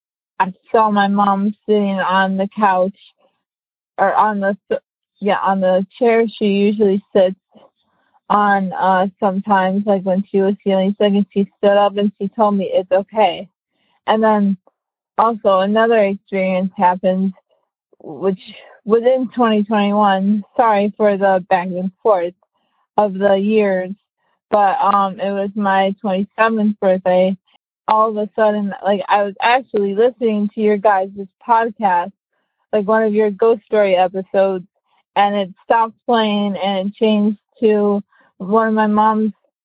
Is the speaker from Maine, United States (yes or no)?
no; Chicago, Illinois, United States; I'm 27. I'm from Chicago.